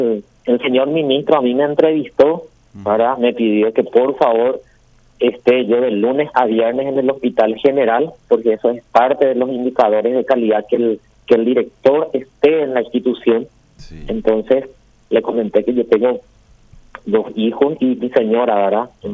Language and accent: Spanish; Fernando de la Mora, Central, Paraguay; also born or lived in Santaní; Yo soy de Fernando de la Mora, pero mi madre es santaniana.